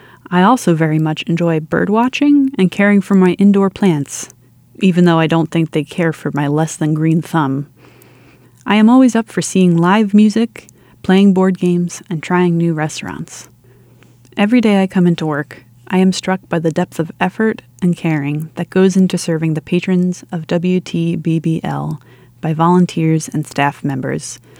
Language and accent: English; Honolulu, Hawaii, United States; also born or lived in Nebraska / Utah; I was born in Nebraska, but spent most of my childhood in Honolulu, Hawaii, before moving to northern Utah.